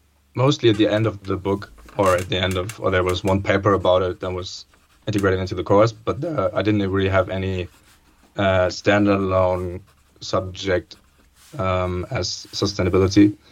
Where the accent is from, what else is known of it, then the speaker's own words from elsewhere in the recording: Düsseldorf, North Rhine-Westphalia, Germany; I grew up in Germany, in Düsseldorf, which is in the west of Germany.